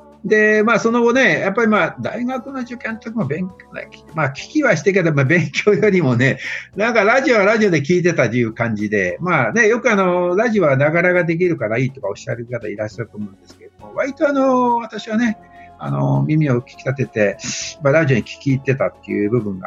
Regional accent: Kansai, Japan; 私は関西の出身なんですけどね、

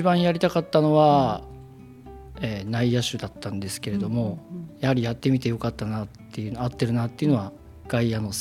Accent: Matsumae, Hokkaido, Japan; 北海道の最南端にある、

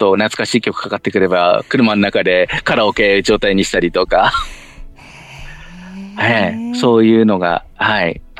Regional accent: Yurihonjo, Akita, Japan; 私、個人的には私の地元、由利本荘市の雪の某車なんか美味しいですね。

